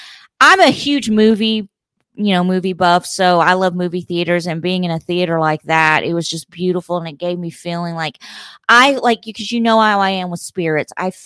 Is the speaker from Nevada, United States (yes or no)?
no; Memphis, Tennessee, United States; I'm from Memphis, Tennessee, and I feel safer here. I'm just gonna be honest. Memphis is I love Memphis where I grew up, and.